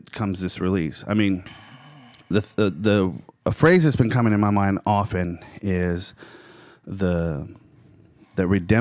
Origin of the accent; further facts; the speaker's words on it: California, United States; now in Georgia, United States; Like, well, I grew up in California. So, you know, I grew up having Mexicans are around all the time, you know, black people around all the time.